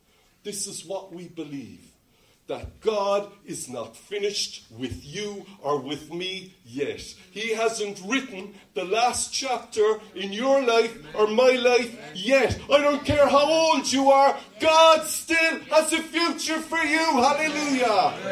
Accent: Ireland; Look, I am so comfortable being Irish. I will out-Irish anyone.

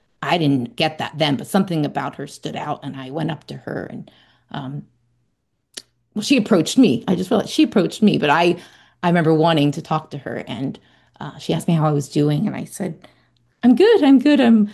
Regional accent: Bermuda

